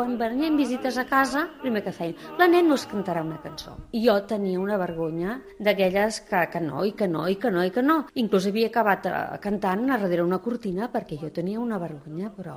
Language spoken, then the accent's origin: Catalan; El Masnou, Catalonia, Spain; soc del Masnou, tinc 63 anys.